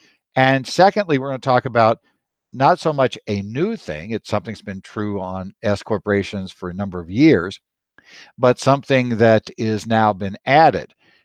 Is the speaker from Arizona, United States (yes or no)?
yes; Phoenix, Arizona, United States; from Phoenix